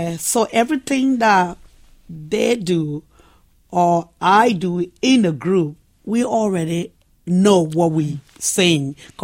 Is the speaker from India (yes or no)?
no; Monrovia, Montserrado, Liberia; now in Philadelphia, United States; we grew up in Kinija, in Monrovia, a couple of miles from the capital city.